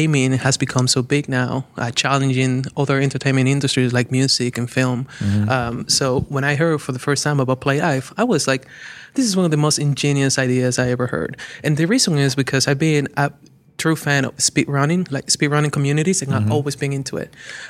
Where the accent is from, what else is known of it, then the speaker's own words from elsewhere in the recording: Dominican Republic; now in United States; I came all the way from the Dominican Republic